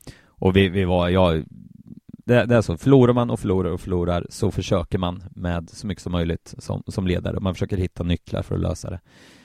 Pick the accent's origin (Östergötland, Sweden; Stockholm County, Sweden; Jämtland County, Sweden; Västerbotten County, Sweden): Östergötland, Sweden; Linköping; förutom när jag var juniortränare någon gång eller för något pojklag hemma i Linköping